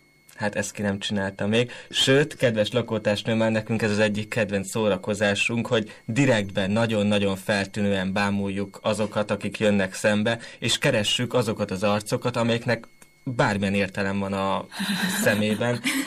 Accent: Hungary; és hogyha már magyarok vagyunk, akkor az igazi hungarikumról beszélünk

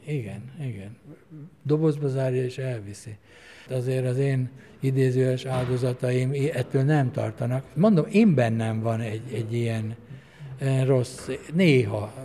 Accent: Cegléd, Pest, Hungary; born there; szülővárosom Cegléd

